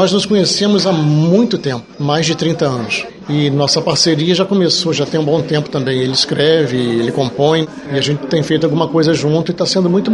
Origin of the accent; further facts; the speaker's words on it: Três Rios, Rio de Janeiro, Brazil; born there; Eu sou nascido em Três Rios, é no interior do estado do Rio. Nós estamos muito mais para Minas do que para Rio. Tanto é que eles falam que eu não chio, né? O carioca tem mania de chiar, né?